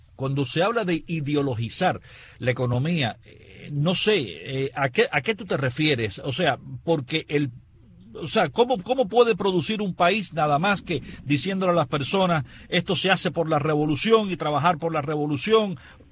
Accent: Guanabacoa, Havana, Cuba; Allá en Cuba, en mi tierra, allá en Guanabacoa, y en los campos de Cuba decían, camina por los chapeados.

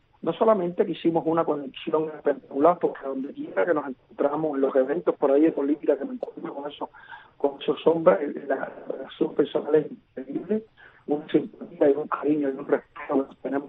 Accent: Cuba; Es una responsabilidad como cubano

